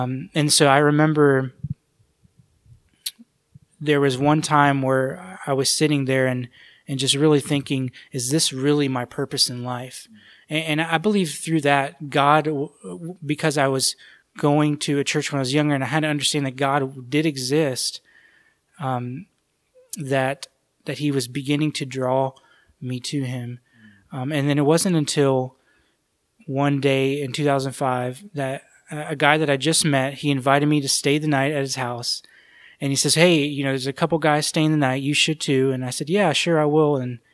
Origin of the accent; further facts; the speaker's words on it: Florida, United States; Yeah, I lived about 30 to 40 minutes from Disney and Universal Studios.